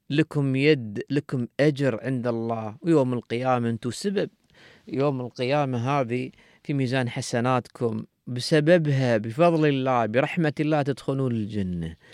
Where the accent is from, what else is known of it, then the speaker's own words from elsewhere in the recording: Dubai, United Arab Emirates; نعم نحن إماراتيين، حد يسألني طبعا عن طريق التيك توك يقول نحن من الإمارات، نعم من دبي، من دبي نحن برنامج من دبي.